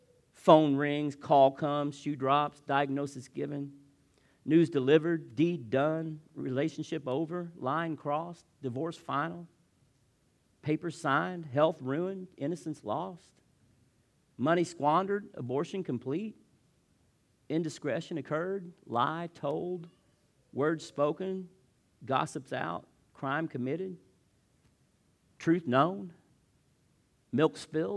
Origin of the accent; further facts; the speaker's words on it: Vevay, Indiana, United States; We who are from there are offended when you say Vive. We don't know where Vive is. We're from Vivi.